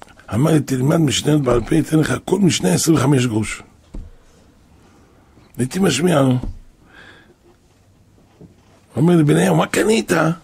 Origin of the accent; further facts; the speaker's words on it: Jerusalem District, Israel; אני גדלתי פה בנהר שלום